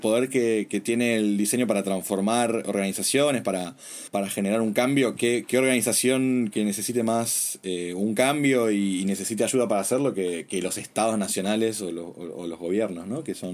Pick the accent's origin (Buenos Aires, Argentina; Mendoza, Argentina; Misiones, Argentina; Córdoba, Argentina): Buenos Aires, Argentina; yo soy de acá de Buenos Aires, de Argentina. Me formé acá en la Universidad de Buenos Aires como diseñador industrial